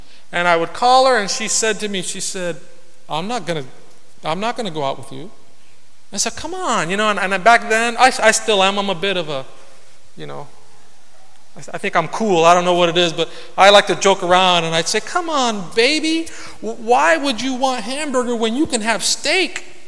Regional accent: Brooklyn, New York, United States; born there; I was born in Brooklyn.

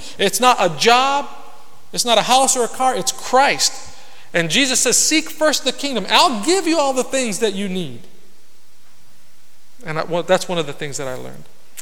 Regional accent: Brooklyn, New York, United States; born there; I was born in Brooklyn.

